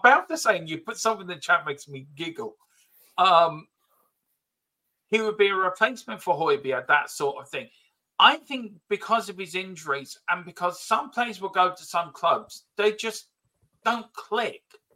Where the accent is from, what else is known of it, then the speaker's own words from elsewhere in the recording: Ireland; Of course, us being Irish, him being Welsh, we'll all stick together.